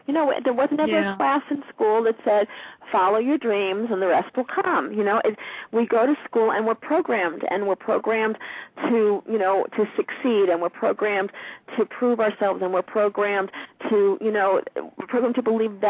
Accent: New York, United States; Excuse my language, but I'm from New York, so.

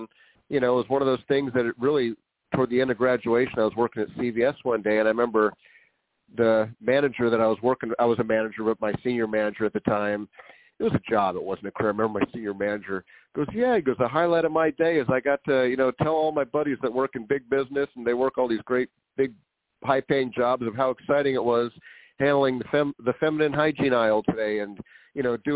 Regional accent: San Leandro, California, United States; also born or lived in Oakland; I grew up in Oakland for my first 5 years, and we moved to San Leandro, which is just south of Oakland, where I did all my school, you know, elementary, high school, everything else.

